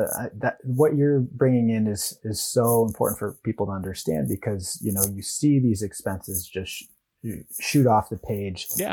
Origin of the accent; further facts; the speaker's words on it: California, United States; I'm from Marin County. It's just across the Golden Gate Bridge from San Francisco.